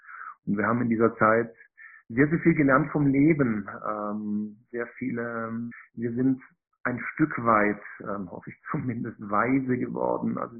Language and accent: German; Stuttgart, Baden-Württemberg, Germany; Ich habe 20 Jahre meines Lebens Industriefilme gedreht in Stuttgart, in meiner alten Heimat.